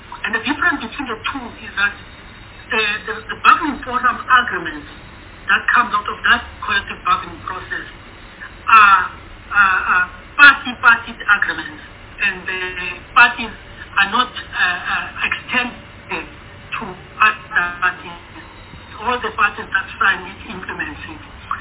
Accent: Eastern Cape, South Africa; I come from the Eastern Cape.

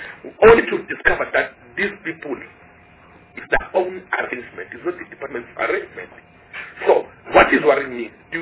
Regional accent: Mpumalanga, South Africa; I'm from Mpumalanga province.

